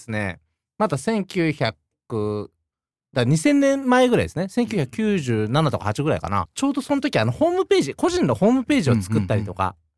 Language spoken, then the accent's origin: Japanese; Chiba, Japan; born there; 1977年千葉県生まれ